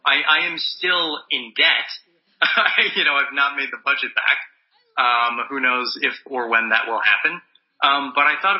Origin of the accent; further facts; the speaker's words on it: Circle Pines, Minnesota, United States; I am not from Los Angeles. I'm from Circle Pines, Minnesota. And what I always thought was that I could, you know, make movies in Minnesota.